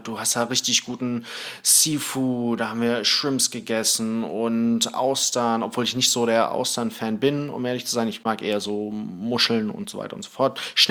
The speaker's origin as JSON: {"language": "German", "country": "Thailand", "tie": "born or raised there", "said": "ich bin in Thailand aufgewachsen. Ich bin es schon gewohnt, in heißeren Locations zu sein"}